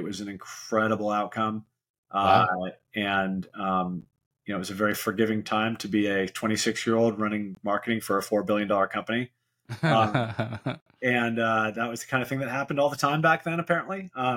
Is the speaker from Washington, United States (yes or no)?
yes; Seattle, Washington, United States; I'm born and raised in Seattle.